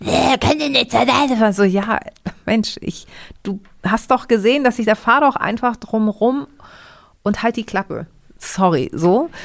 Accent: Hamburg, Germany; in Hamburg geboren und bin auch bei einer deutschen Tagesmutter groß geworden. Also ich habe immer schon besser Deutsch gesprochen als Griechisch

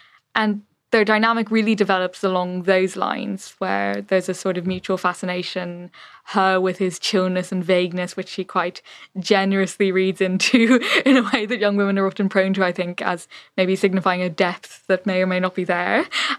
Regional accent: Ireland; So especially growing up in the Ireland that I did, which was already, I would say, ahead of the Ireland my parents did, but still by no means perfect

